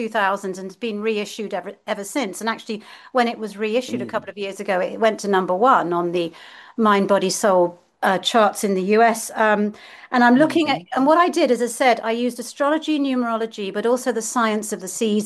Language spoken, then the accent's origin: English; United Kingdom; I'm a Brit